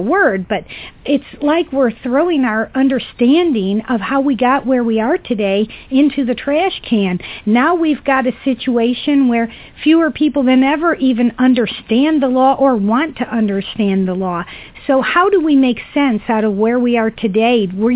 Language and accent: English; Boston, Massachusetts, United States; So you went to Harvard, and I'm very familiar with Harvard because I grew up in Boston